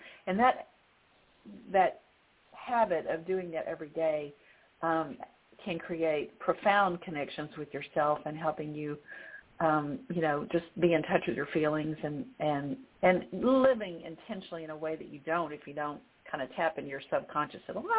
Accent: Little Rock, Arkansas, United States; moved away as an adult; I was an infant when I moved to Little Rock, Arkansas. I was raised in Little Rock

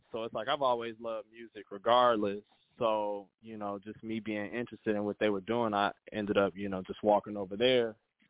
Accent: California, United States; I'm from the Inland Empire, California.

